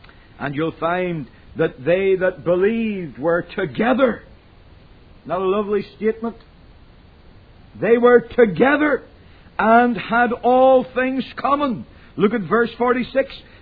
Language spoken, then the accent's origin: English; Northern Ireland, United Kingdom; now in United States; I'm not an American, as you've probably gathered from my accent. It's not quite pure Yankee or pure Dixie either.